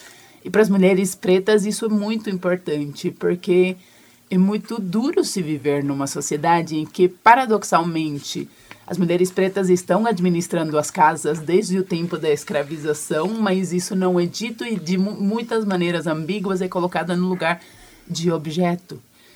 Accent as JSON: {"language": "Portuguese", "country": "Venezuela", "second_language": "Portuguese", "lives_now": "Londrina, Brazil", "said": "Ah, sou venezuelana, se alguma coisa no sotaque vocês perceberam é por conta disso"}